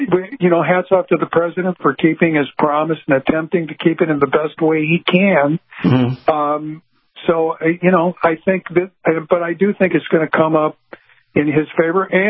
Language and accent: English; Chicago, Illinois, United States; It's my hometown of Chicago.